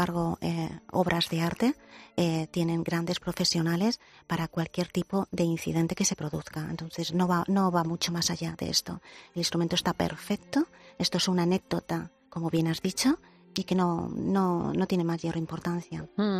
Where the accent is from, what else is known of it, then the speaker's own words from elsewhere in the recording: Valencian Community, Spain; soy valenciana, como bien has dicho, soy de la Plana de Utiel